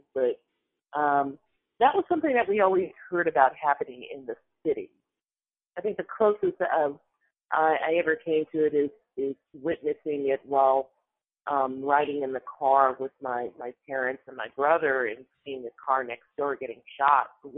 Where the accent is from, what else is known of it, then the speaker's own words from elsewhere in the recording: Cleveland, Ohio, United States; But growing up in Cleveland, Ohio, it's almost as if the way that the press would tell you gun violence didn't happen in the suburbs.